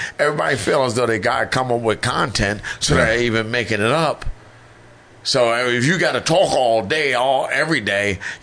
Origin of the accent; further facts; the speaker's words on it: Philadelphia, Pennsylvania, United States; like I said, I'm from Philly. In Philly, we work out.